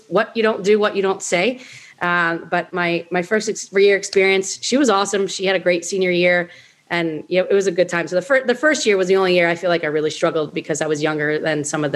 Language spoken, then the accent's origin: English; New Jersey, United States; I was wearing board shorts because I'm from South Jersey and, you know, live on the beach.